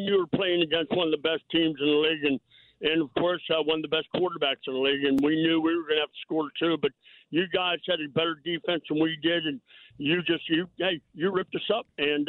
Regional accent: Pennsylvania, United States; Pennsylvania. 60 in my graduating class. I had 28 on my football team. Not even a traffic light in my hometown.

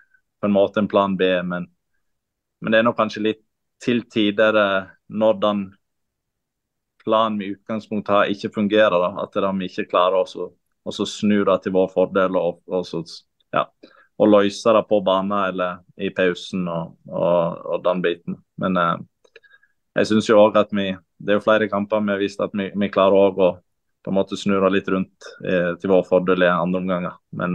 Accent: Kaupanger, Vestland, Norway; Jeg er fra Kaupanger, som er 10 minutter fra

